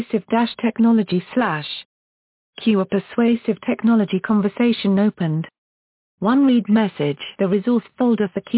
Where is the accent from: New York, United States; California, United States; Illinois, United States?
California, United States; San Bernardino; born there